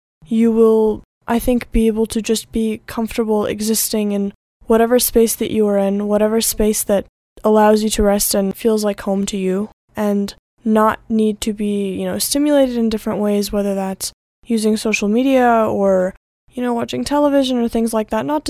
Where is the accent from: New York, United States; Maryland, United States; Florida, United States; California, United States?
California, United States; Los Angeles; now in Gyumri, Armenia; I'm from Los Angeles, California, from the United States, and I have been in Gyumri for 9 months, and this is one of my final endeavors before I leave Armenia.